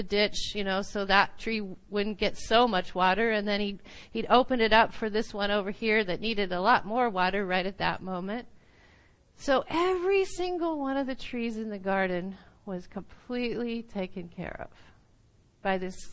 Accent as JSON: {"language": "English", "region": "Midwest", "country": "United States", "tie": "born or raised there", "said": "you know, I grew up in the Midwest, and I loved oak trees."}